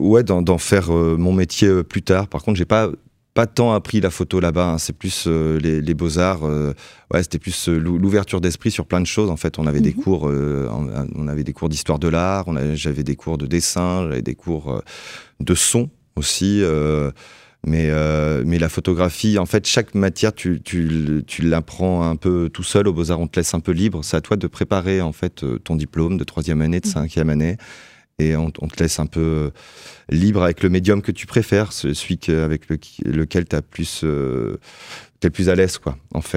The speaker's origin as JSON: {"language": "French", "town": "Joinville", "region": "Grand Est", "country": "France", "tie": "born or raised there", "said": "Moi, je viens de Joinville en Haute-Marne, j'ai grandi là-bas."}